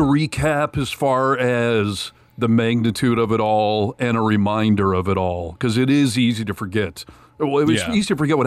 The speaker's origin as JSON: {"language": "English", "region": "Michigan", "country": "United States", "said": "I'm from Michigan, and so is Kennedy, my girlfriend. So we're back here for the holidays"}